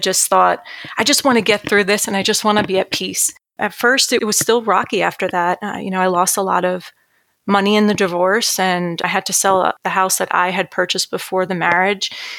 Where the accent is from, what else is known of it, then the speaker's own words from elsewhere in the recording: New Jersey, United States; now in Texas, United States; I moved from New Jersey. I'm from New Jersey originally, and I moved to Texas with my boyfriend at the time.